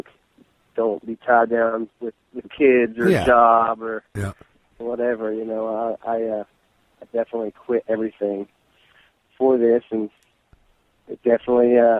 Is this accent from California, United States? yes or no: no; Tennessee, United States; moved away as an adult; So, since I was 20 years old, you know, I'm from Tennessee. I moved away from Tennessee and joined a band in Pennsylvania, auditioned, got the gig, and toured for a little bit.